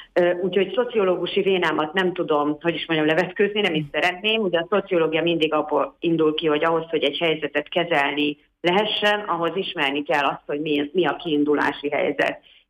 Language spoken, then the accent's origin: Hungarian; Miskolc, Borsod-Abaúj-Zemplén, Hungary; azt arra rátanultam miskolciként is, mivel 52 éve ebbe a térségbe élek